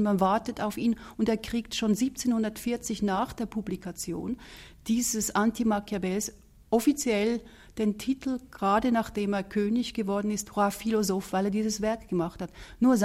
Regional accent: Switzerland; ich sage das als Schweizerin mit drei deutschen Großeltern

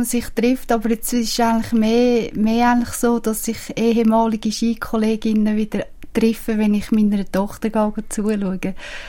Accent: Engelberg, Obwalden, Switzerland; ich bin in Engelberg aufgewachsen und was haben wir dort gemacht? Wir sind Skifahren im Winter.

